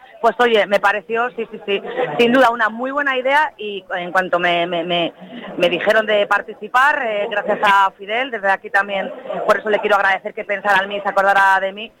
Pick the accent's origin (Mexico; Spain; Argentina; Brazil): Spain; Colindres, Cantabria; also born or lived in Laredo; ya sabéis que yo siempre digo que soy medio de Colindres, medio de Laredo